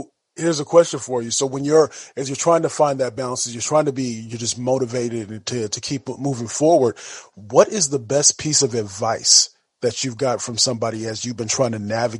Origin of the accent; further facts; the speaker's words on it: California, United States; I got family in California. I'm originally from California.